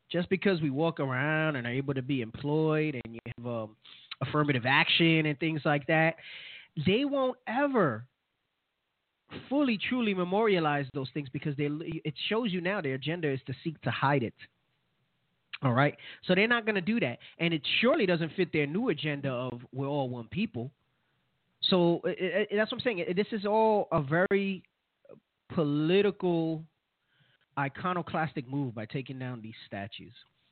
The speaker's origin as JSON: {"language": "English", "town": "Orlando", "region": "Florida", "country": "United States", "tie": "born or raised there", "said": "The monument in downtown Orlando, where I grew up, depicted a Confederate soldier, rifle his shoulder, towering above his surroundings."}